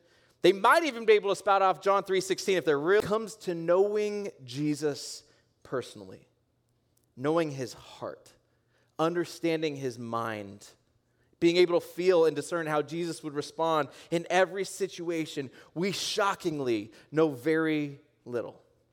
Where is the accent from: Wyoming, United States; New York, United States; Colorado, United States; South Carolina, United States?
Colorado, United States; Denver; born there; When it comes to football, I was born in Denver, so my fandom is very deeply with the Denver Broncos.